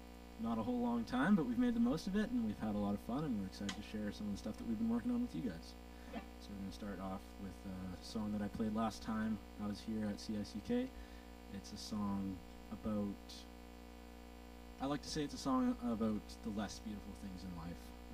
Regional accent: Hazelton, British Columbia, Canada; now in Kitwanga, Canada; I'm 16 years old. I'm from Gitxsan Territory, originally from Hazleton. And moved over to Kitwanga a few years ago

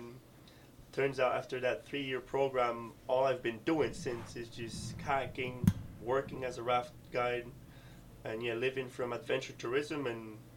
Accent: Quebec, Canada; first language French; English is a second language; So Eastern Canada, the French part of Canada. So that's my first language, French here. Yeah, I grew up in Quebec with my parents, my brothers.

